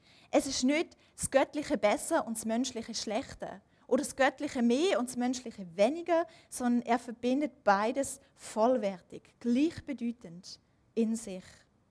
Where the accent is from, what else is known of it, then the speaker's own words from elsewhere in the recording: Germany; now in Switzerland; Ich bin ja Deutsche und ich habe einen deutschen Pass, ich habe eine deutsche Idee. Und vor 2 Wochen habe ich meinen Antrag auf Einbürgerung eingereicht, hier in der Schweiz.